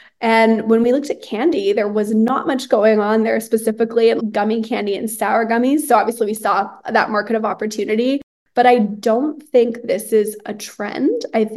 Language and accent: English; Hawaii, United States; I was born and raised in Hawaii. My mother is an immigrant from Iran.